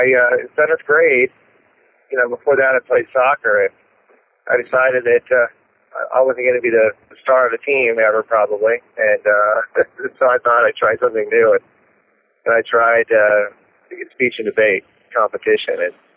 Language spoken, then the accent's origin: English; Claremont, California, United States; also born or lived in Texas; Well, my childhood at the age of 12 was in Southern California in Claremont area. And then at the age of 12, from 12 to 27, I lived in Texas.